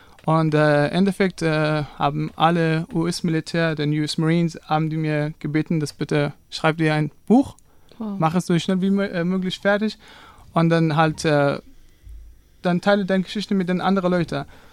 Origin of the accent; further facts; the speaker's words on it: Herat, Afghanistan; also born or lived in Mashhad; now in Germany; ich bin 32 alt. Geboren bin ich in Mashhad, Iran, aber aufgewachsen bin ich in Herat, Afghanistan.